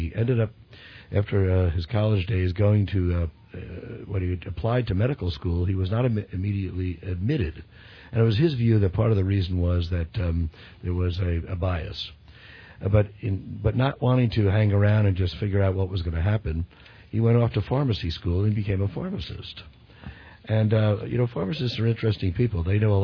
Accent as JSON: {"language": "English", "town": "Elizabeth", "region": "New Jersey", "country": "United States", "tie": "born or raised there", "said": "I grew up in Elizabeth, New Jersey."}